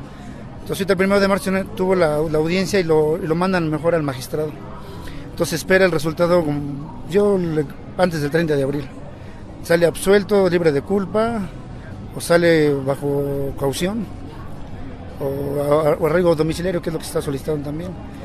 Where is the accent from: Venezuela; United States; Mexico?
Mexico; Necaxa, Puebla; es mi hermano, somos originarios de Necaxa, Puebla.